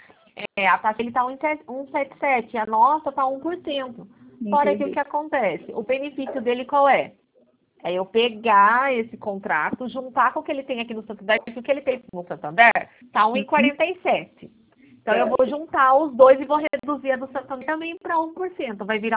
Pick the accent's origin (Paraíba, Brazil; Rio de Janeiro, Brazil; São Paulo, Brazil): São Paulo, Brazil; Capivari; Não, e eu não sou de Rafaia, sou de Capivari.